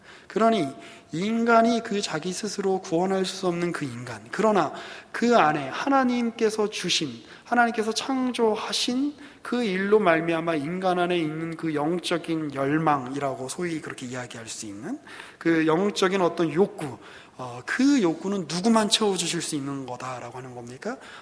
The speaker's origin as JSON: {"language": "Korean", "country": "South Korea", "tie": "born there", "said": "나오고 보니까 우리 아버지가 한국 사람이야. 우리 아버지가 미국 사람이었으면 훨씬 좋았을 텐데. 내가 나오고 보니까 우리 여기 그 한반도에서 이렇게 태어난 거 아닙니까?"}